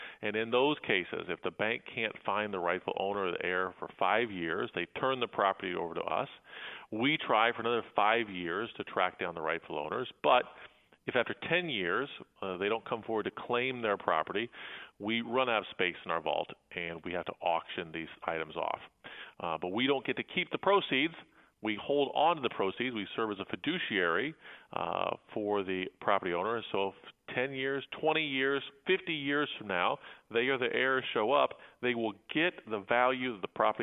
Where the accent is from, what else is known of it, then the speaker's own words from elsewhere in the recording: Gifford, Illinois, United States; As someone growing up in Gifford, Illinois, we didn't have cable TV when I was a young kid.